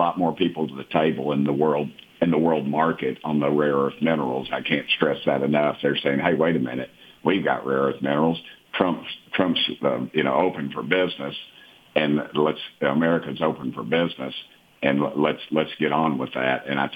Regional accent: Tennessee, United States; You know, I'm from Tennessee.

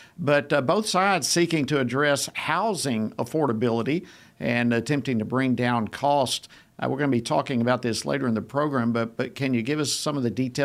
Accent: Georgia, United States; my home state of Georgia, Kentucky, a host of others.

